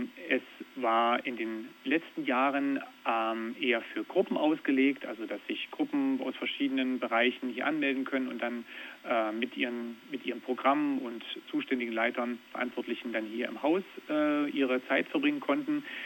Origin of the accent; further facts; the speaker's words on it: Wernigerode, Saxony-Anhalt, Germany; also born or lived in Cottbus; now in Baden-Württemberg, Germany; Geboren bin ich in Cottbus, im Forst in der Lausitz, in der Nähe der polnischen Grenze. Und bin 84 nach Wernigerode umgezogen.